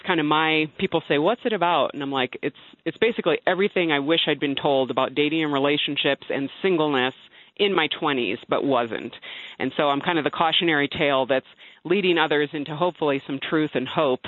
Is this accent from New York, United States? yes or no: no; California, United States; I already alluded to the fact that, you know, I grew up in California public schools.